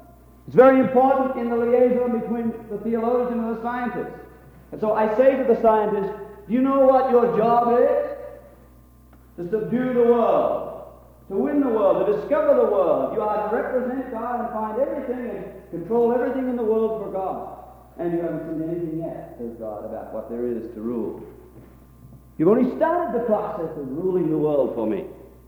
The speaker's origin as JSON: {"language": "English", "country": "Australia", "said": "Being an Australian, I suppose I can stand back and judge a little easier."}